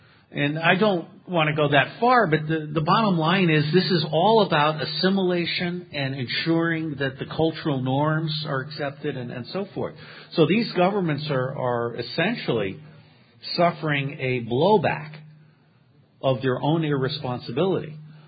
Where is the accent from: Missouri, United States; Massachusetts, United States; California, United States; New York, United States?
New York, United States; And New York, I'm a son of New York. I was born in New York.